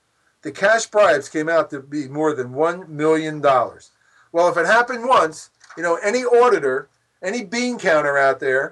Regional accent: Pennsylvania, United States; like this guy in Pennsylvania, sad to say my home state

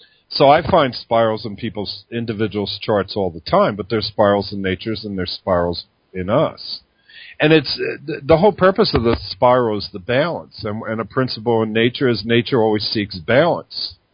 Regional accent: Philadelphia, Pennsylvania, United States; I come from Philadelphia, and they had the Fairmount Park, and I went to the Wissahickon Woods, and I would just disappear.

